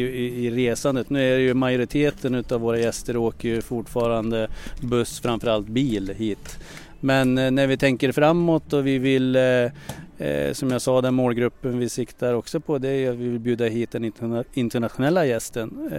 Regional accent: Gävleborg County, Sweden; Då blir det nog att åka och hälsa på i mina hemtrakter, Hälsingland

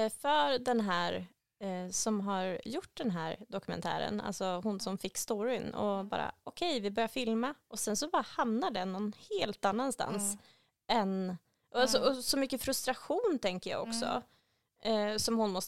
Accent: Sweden; Det här konstiga vädret som vi svenskar alltid ska prata om.

